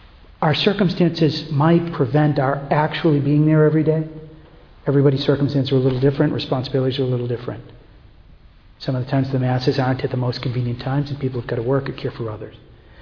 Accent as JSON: {"language": "English", "country": "United States", "tie": "born there", "said": "I was born in the United States in a place where I received a very good education, born of hardworking parents who loved each other and stuck together and gave me a good foundation"}